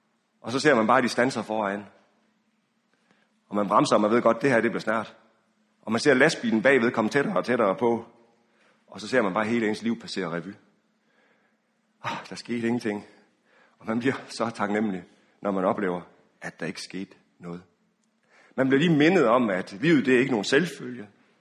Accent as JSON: {"language": "Danish", "town": "Frederikshavn", "region": "North Denmark Region", "country": "Denmark", "said": "som er den ø, der ligger ude foran Strandby, op ved Frederikshavn, hvor jeg kommer fra."}